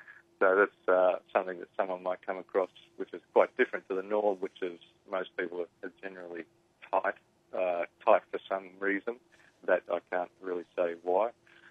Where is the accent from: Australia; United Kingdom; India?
Australia; Melbourne, Victoria; now in United States; I am from Australia, yes, Melbourne.